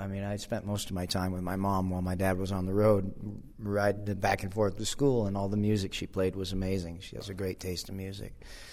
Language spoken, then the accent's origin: English; Austin, Texas, United States; also born or lived in Maui, Hawaii; I grew up in Austin. I was born in Austin, and we live outside of the city about 40 miles. So we have horses and a ranch out there. But then I also grew up on an island in Hawaii.